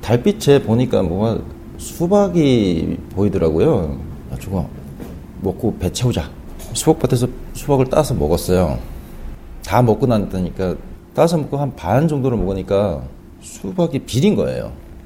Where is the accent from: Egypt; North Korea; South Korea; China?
North Korea; 북한에서 왔는데 좀 너무 배고파서